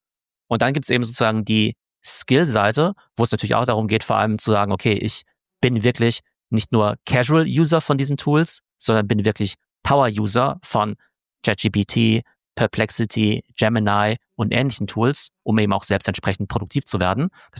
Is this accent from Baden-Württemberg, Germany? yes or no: no; Munich, Bavaria, Germany; ich komme aus München und bin KI-Experte.